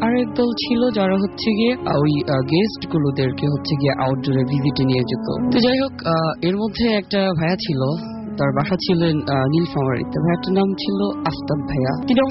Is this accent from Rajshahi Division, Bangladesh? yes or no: no; Sonargaon, Dhaka Division, Bangladesh; এসেছি সোনারগাঁ দুধঘাটা থেকে।